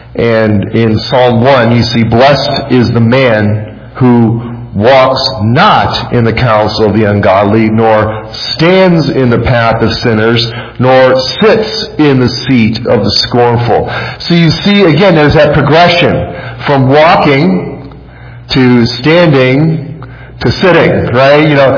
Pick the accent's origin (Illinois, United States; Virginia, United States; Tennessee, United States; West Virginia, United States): Illinois, United States; Chicago; That's like me when I grew up in Chicago, and there's certain places you don't want to go there.